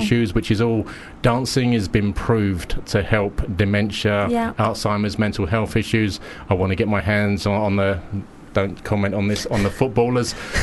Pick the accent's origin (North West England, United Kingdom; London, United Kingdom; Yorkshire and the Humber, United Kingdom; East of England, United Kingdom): London, United Kingdom; Romford; can you believe that I'm from Romford?